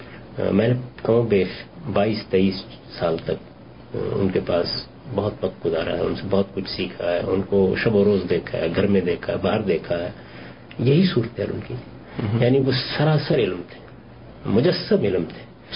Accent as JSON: {"language": "Urdu", "town": "Daud", "region": "Punjab", "country": "Pakistan", "said": "یعنی میرا اپنا گاؤں لاہور سے کوئی 50-60 کلومیٹر کے فاصلے پر داؤد کے نام سے ہے, میرا آبائی گاؤں وہی ہے. وہاں راوی کے سیلاب سے پورا گاؤں برباد ہو گیا."}